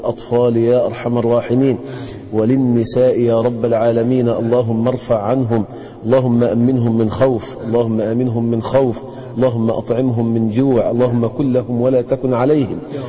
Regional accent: Egypt

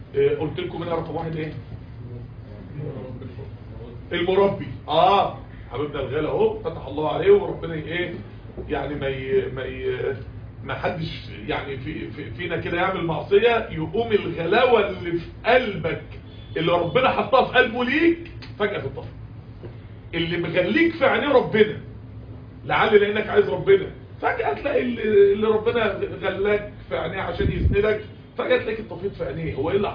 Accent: Mansoura, Dakahlia, Egypt; انا مش عندنا في المنصوره الدنيا محدوده عندكم شويه

